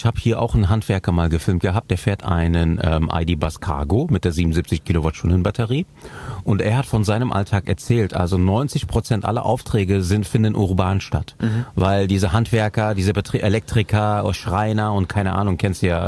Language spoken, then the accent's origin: German; Cologne, North Rhine-Westphalia, Germany; Vor allen Dingen als Kölner muss ich das jetzt sagen.